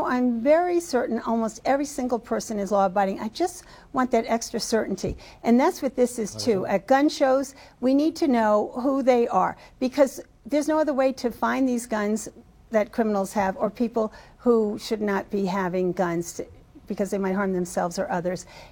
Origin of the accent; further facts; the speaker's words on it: New Hampshire, United States; You know, we grew up in New Hampshire. We know plenty of people who hunt or who live in a rural area